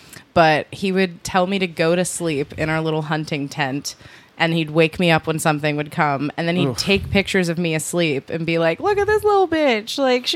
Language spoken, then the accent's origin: English; West Virginia, United States; There was a video that came out of my hometown, and I realized West Virginia hospitality had gone too far